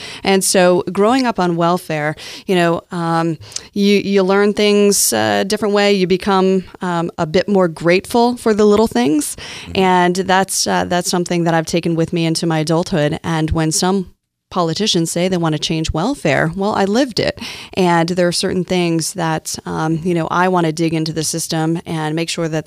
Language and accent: English; Troy, United States; I grew up in Troy. It was a town at the time, less than 1,000 people, and we grew up on welfare.